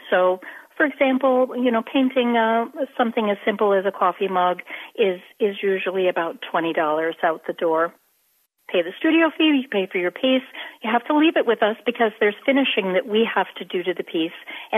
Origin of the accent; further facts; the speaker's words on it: Kalamazoo, Michigan, United States; also born or lived in Chicago suburbs; So I'm from Kalamazoo originally